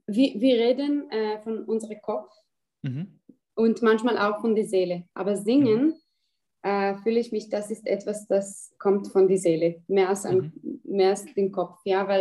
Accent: Israel; German is a second language; moved away as an adult; also born or lived in Vienna; now in Berlin, Germany; ich habe nicht geplant, in Wien zu leben oder in Europa, ja, ich komme aus Israel

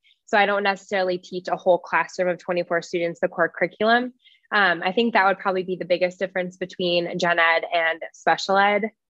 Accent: Chicago, Illinois, United States; And I grew up in Chicago actually, and there was a company called Aspire, and it was a company that I volunteered with.

